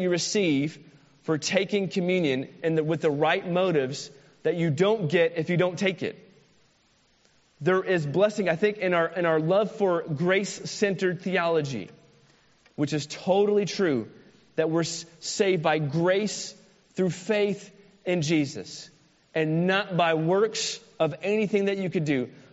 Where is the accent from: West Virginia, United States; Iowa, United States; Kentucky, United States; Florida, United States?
Florida, United States; I'm a true Floridian. I was born in Florida. Like, I rep being a Floridian. It's part of my identity.